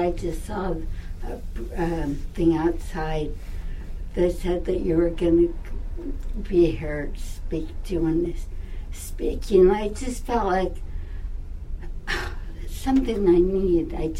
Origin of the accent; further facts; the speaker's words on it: Philadelphia, Pennsylvania, United States; and I'm from Philly, and I have a family of 10 brothers and sisters.